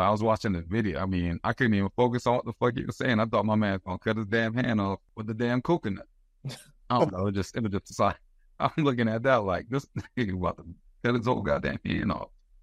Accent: Philadelphia, Pennsylvania, United States; So again, I'm from Philly, man.

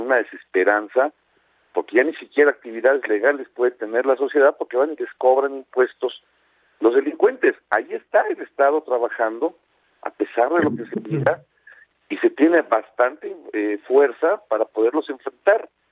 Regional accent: Mexico

